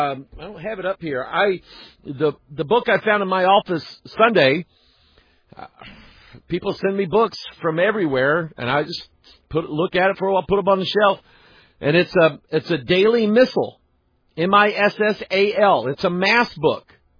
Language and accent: English; St. Louis, Missouri, United States; when I was growing up in St. Louis, they always broadcast, you know, a mass service early in the morning on one of the local stations. You know, St. Louis is a pretty good sized Catholic town.